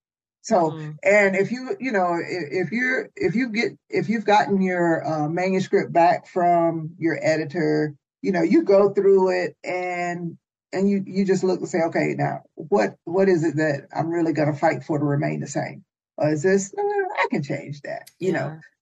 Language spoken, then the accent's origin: English; North Carolina, United States; I grew up in North Carolina